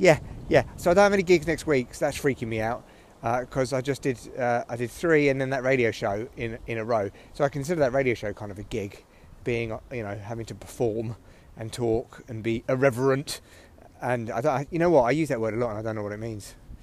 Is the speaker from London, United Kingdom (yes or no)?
yes; London, United Kingdom; I'm a Tottenham fan, right? I come from North London.